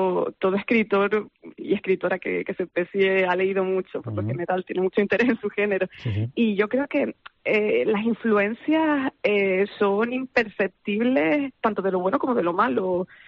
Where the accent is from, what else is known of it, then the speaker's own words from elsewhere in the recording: Canary Islands, Spain; somos poetas jóvenes de Tenerife